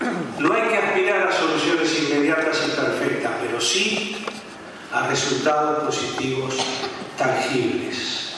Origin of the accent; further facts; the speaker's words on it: Uruguay; es una herramienta de trabajo que nos damos como uruguayos para pensar